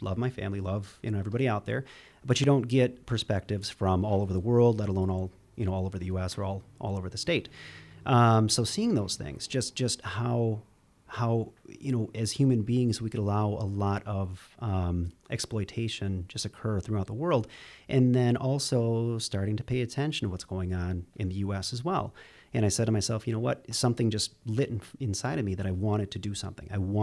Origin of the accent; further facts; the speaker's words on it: Whitehall, Wisconsin, United States; also born or lived in La Crosse; No, I was born in La Crosse, Wisconsin. For those that don't know, western part of the state. Was raised in Whitehall, Wisconsin, which is about half hour up the road from La Crosse, and just south of Eau Claire.